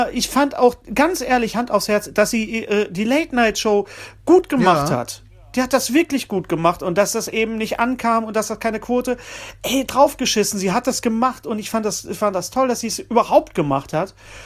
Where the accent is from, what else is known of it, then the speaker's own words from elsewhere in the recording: North Rhine-Westphalia, Germany; Ich komme aus dem Ruhrgebiet